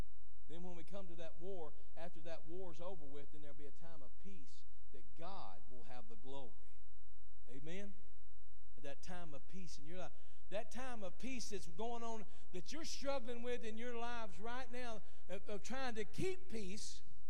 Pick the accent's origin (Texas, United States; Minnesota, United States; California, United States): Texas, United States; Why is it that I'm here from East Texas, this old fat bald-headed boy standing here talking to you two boys